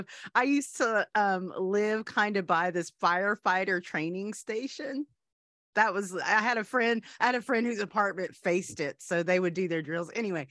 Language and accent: English; India; And as an Indian woman